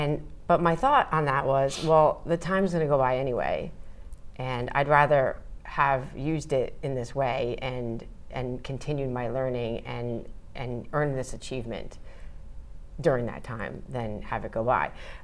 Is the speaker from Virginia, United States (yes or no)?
no; New Jersey, United States; now in Japan; I was born in New Jersey.